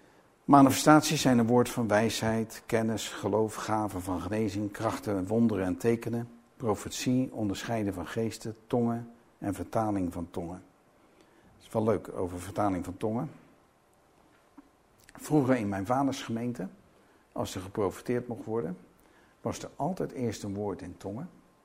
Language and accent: Dutch; Rotterdam, South Holland, Netherlands; Ja, Rotterdam-Zuid, weet je wel. Charlo's. Spreek je andere talen? Nee, een beetje Engels, hè? Steenkolen-Engels.